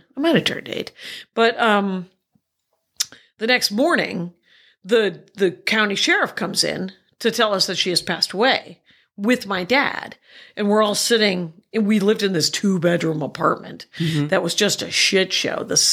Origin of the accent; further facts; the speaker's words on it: Milwaukee, Wisconsin, United States; she was killed on a Harley Davidson, and we're from Milwaukee, and so we were proud, of course.